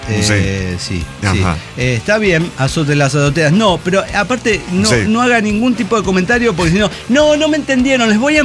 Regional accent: Guadalajara, Jalisco, Mexico; de Guadalajara.

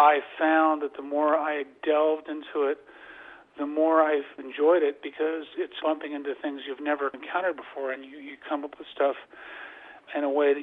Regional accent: New York, United States; even though I'm from Rockland County, my earliest recordings were all done in Nashville.

